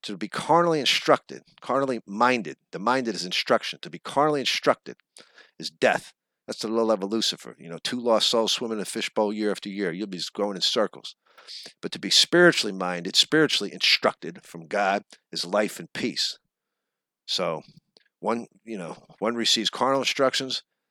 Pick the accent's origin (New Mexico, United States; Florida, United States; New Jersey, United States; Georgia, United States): New Jersey, United States; East Orange; born there; I was born in East Orange, New Jersey, 1962, a family of five, mother, father, me, and my two brothers. I was brought up Catholic